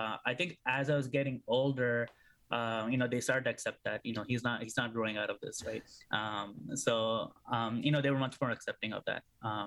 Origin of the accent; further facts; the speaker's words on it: India; when I was growing up in India